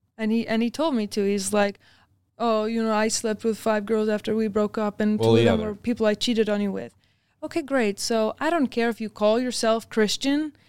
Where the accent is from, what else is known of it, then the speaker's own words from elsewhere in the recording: Canada; I grew up in Canada, but, like, very traditional Dutch values in my household.